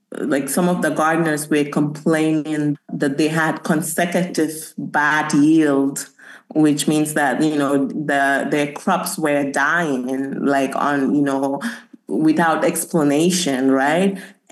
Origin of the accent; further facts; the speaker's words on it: Gambia; now in United States; I grew up in the Gambia my whole life.